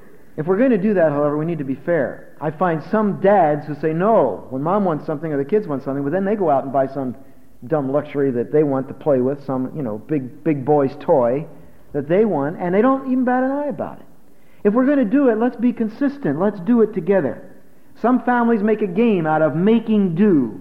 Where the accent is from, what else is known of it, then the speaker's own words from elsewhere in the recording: Philadelphia, Pennsylvania, United States; born there; Not far from where I was born. I was born in Philadelphia, but not far from there, in Lancaster County.